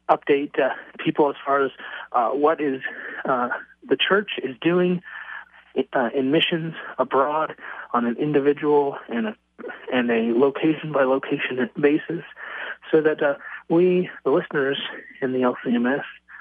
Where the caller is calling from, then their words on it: San Diego, California, United States; I'm calling from San Diego.